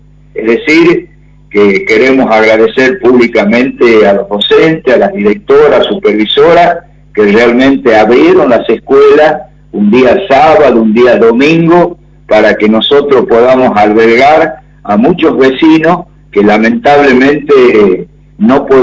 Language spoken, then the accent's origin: Spanish; Tucumán, Argentina; nosotros, no solo argentinos, sino también somos tucumanos